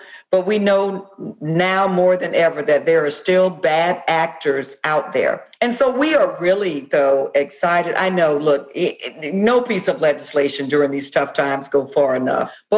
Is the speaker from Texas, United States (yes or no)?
no; Florida, United States; We know right here in my home state of Florida, voters passed Amendment 4 in 2018.